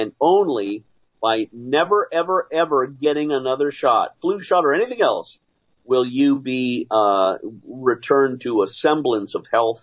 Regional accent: Scotland, United Kingdom; I grew up I was born in Scotland.

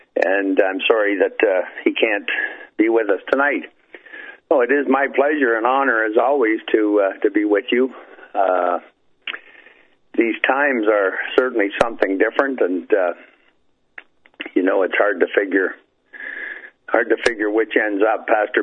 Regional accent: Canada; Again, I'm Canadian. I can't vote or have a say in any affairs in the U.S.

